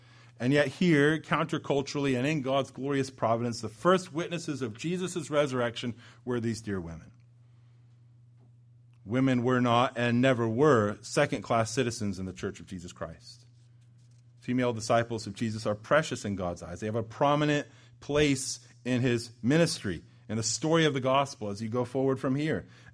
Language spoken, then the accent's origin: English; Alaska, United States; also born or lived in California; Now, many of you know that I grew up in Alaska. I lived a short time in California.